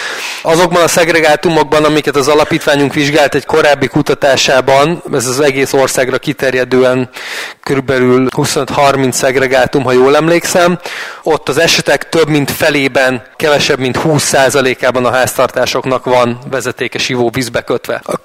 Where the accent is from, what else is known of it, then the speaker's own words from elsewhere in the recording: Somogy, Hungary; Én egy Somogy megyei faluban nőttem fel